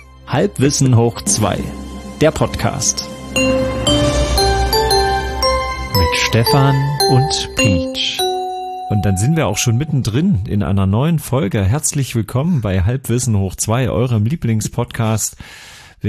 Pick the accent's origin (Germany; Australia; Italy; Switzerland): Germany; Erfurt, Thuringia; Bei uns in Erfurt sagt man, mit Schmackes muss